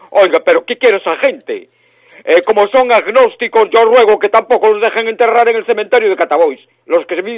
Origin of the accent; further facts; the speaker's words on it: Ferrol, Galicia, Spain; soy nativo de Ferrol